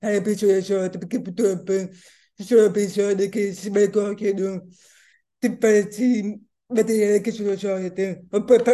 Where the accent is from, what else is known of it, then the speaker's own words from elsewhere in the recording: Catania, Sicily, Italy; born there; Io sono nata in Sicilia, a Catania.